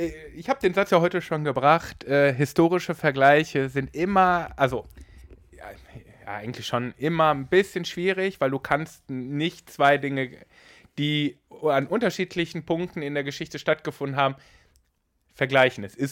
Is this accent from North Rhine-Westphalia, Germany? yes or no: yes; North Rhine-Westphalia, Germany; born there; Ich komme ja auch aus dem Ruhrgebiet. Du würdest das nicht sagen. Ich bin aber im Ruhrgebiet geboren, sagen wir mal so.